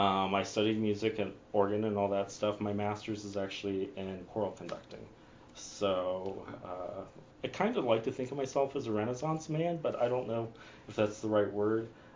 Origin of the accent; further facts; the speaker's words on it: Firestone Park, Ohio, United States; So I grew up in Firestone Park.